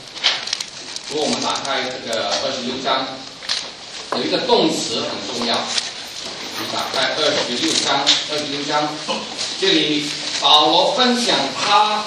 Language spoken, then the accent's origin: Chinese; Hong Kong; born there; 我出生在香港，香港人在回归之前这个身份都有危机的